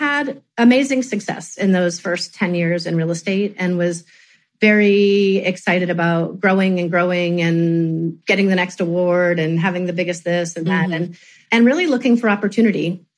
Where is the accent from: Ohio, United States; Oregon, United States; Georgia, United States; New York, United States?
Ohio, United States; Cincinnati; And yeah, so I grew up in Cincinnati doing that and really loving it.